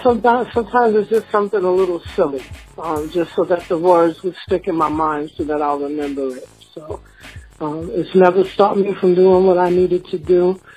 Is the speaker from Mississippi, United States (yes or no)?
no; Boston, Massachusetts, United States; I'm from Boston, Massachusetts.